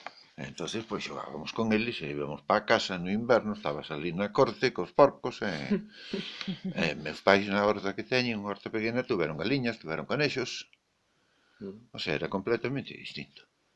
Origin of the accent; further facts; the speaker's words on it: Frades, Galicia, Spain; De Frades, Ponte Carreira.